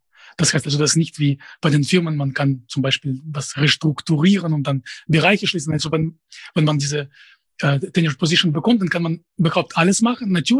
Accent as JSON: {"language": "German", "country": "Russia", "first_language": "Russian", "second_language": "German", "moved": "yes", "said": "Und auf Russisch weiß ich nicht. Das wäre einfach in bestimmten Sinne. Natürlich, das ist meine Muttersprache. Sie kann nicht ohne Akzent sprechen. Aber ich habe keine Ahnung, wer meine Zielgruppe sein würde. Also ich befinde mich außerhalb des Zusammenhangs mit Russland seit 2007 schon"}